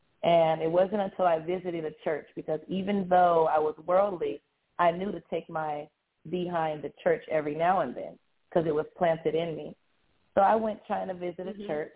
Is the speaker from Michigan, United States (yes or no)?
no; Granada Hills, California, United States; also born or lived in Pacoima, California; was raised in a pretty good area, Granada Hills, California. I lived in Pacoima, California, but I was raised in Granada Hills, California. It was a predominantly Jewish area, Jewish neighborhood.